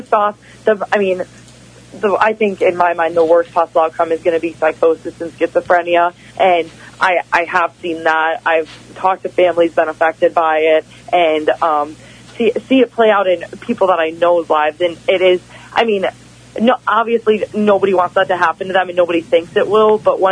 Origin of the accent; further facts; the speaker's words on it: Wisconsin, United States; I just got to do one this week in Wisconsin, my home state, so that was really cool.